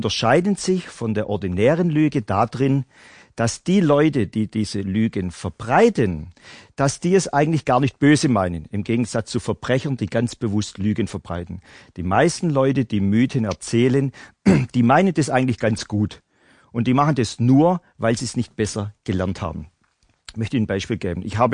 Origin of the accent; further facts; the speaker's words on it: Baden-Württemberg, Germany; man hört es schon in meiner Sprache. Ich weiß, wir sind nicht die beliebtesten, aber ich komme trotzdem aus dem Schwabenland.